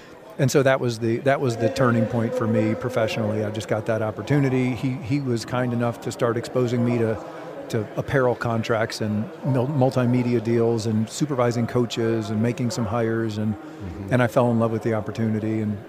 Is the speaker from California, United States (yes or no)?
no; Cleveland, Ohio, United States; I grew up in Cleveland, Ohio, which is where the Steinbrenner family was from